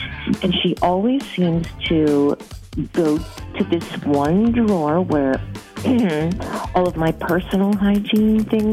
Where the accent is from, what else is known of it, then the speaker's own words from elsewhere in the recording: Madison, Wisconsin, United States; I'm from Madison.